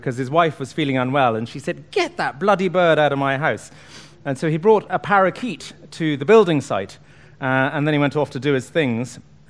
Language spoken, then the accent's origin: English; Ireland; the house that I grew up in Ireland.